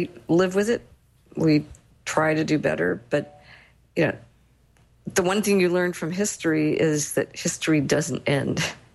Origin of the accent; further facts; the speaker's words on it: New York, United States; As a New Yorker, I'm really excited.